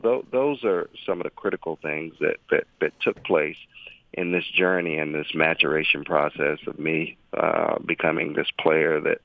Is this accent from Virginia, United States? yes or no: yes; Norfolk, Virginia, United States; being a kid growing up in Norfolk, Virginia, to being a timid little kid and not really coming into my own until I started playing sports